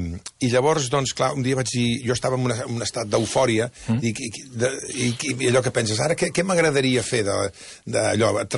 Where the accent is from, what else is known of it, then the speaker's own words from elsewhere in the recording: Barcelona, Catalonia, Spain; jo soc d'Horta.